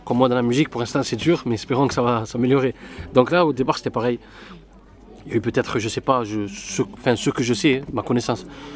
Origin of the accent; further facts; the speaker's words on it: Lodève, Occitanie, France; also born or lived in Algeria; Moi je suis né à l'Odève.